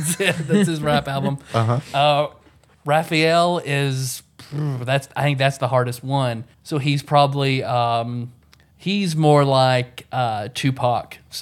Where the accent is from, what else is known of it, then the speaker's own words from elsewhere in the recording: Kentucky, United States; You could tell we're from Kentucky because every one of us said fishing.